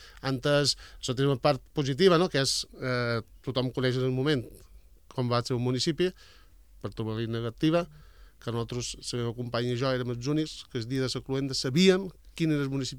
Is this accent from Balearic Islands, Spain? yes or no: yes; Menorca, Balearic Islands, Spain; aquí som tots menorquins els que participam